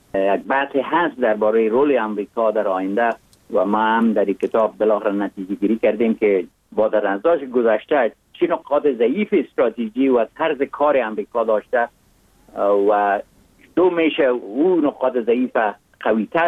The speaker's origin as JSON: {"language": "Persian", "town": "Mazar-i-Sharif", "region": "Balkh", "country": "Afghanistan", "tie": "born there", "said": "آدم در جای مثل مزار شریف که در اونجا متولد شدم"}